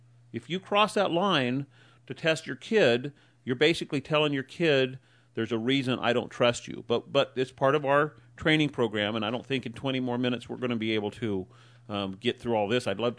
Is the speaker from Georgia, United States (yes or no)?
no; Garberville, California, United States; people that I've known my entire life because I was raised in Garberville